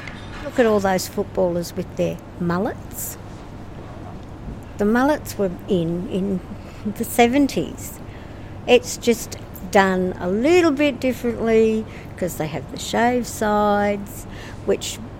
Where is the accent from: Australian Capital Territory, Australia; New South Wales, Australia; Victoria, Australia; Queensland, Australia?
Australian Capital Territory, Australia; Downer; I grew up in Downer, two streets away. When I was a kid growing up, this was a paddock.